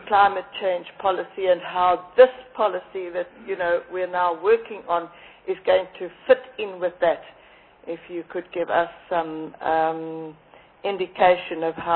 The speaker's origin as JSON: {"language": "English", "town": "Durban", "region": "KwaZulu-Natal", "country": "South Africa", "said": "I come from Durban. Our weather isn't the same as it used to be 20 years ago."}